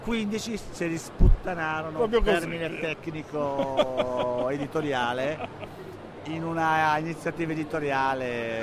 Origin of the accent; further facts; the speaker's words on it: Turin, Piedmont, Italy; visto che siamo di Torino